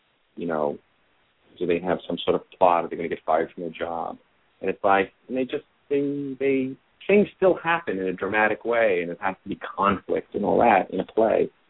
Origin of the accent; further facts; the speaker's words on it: New York, United States; I grew up in New York and went to NYU